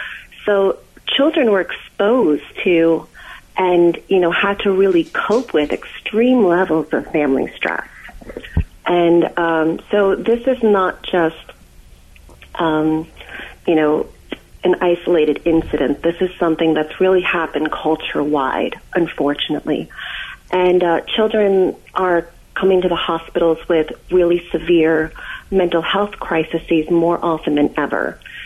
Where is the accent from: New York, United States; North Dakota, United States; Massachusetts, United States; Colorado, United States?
New York, United States; Syosset; I grew up in Syosset, Long Island. It was a very high-achieving high school.